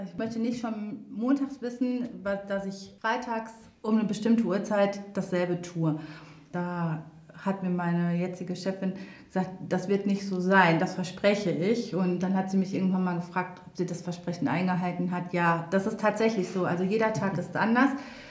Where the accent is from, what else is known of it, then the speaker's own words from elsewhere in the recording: Attendorn, North Rhine-Westphalia, Germany; also born or lived in Olpe; Ja, ich bin Attendornerin, bin allerdings in Olpe geboren, aber danach mein Leben lang hier gewesen. Das sind mittlerweile 46 Jahre.